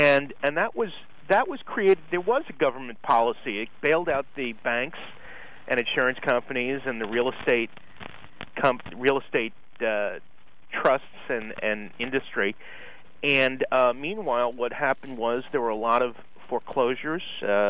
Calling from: San Francisco, California, United States; Hi, I'm calling from San Francisco.

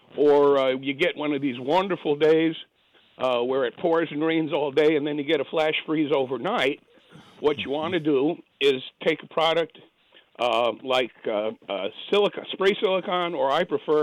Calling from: Brattleboro, Vermont, United States; I'm calling from Brattleboro

